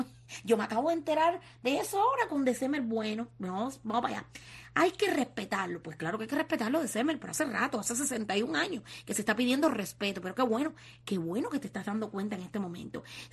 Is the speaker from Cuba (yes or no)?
yes; Cuba; nadie tenía que repatriarse para seguir siendo cubano. Somos alegres por naturaleza, pero eso no significa que estemos bien